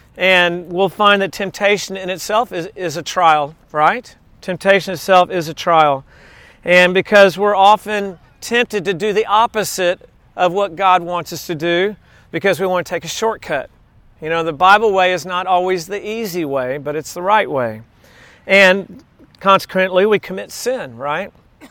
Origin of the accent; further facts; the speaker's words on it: Texas, United States; I was just noticing in my hometown in Texas yesterday, it was 87 degrees and it said feels like 102.